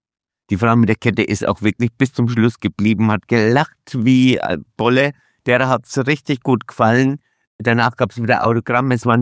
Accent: Bavaria, Germany; als Unterfranke ist man sowieso immer so

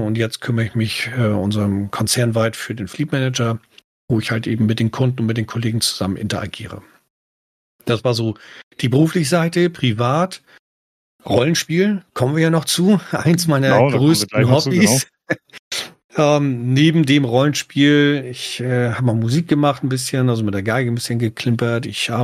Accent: Kiel, Schleswig-Holstein, Germany; Baujahr 77. Fangen wir damit schon mal an. Also von dem letzten Jahrhundert. Kann man sogar sagen Jahrtausend. Ich bin gebürtiger Kieler, Landeshauptstadt von Schleswig-Holstein und habe es nie wirklich geschafft, aus Schleswig-Holstein rauszukommen.

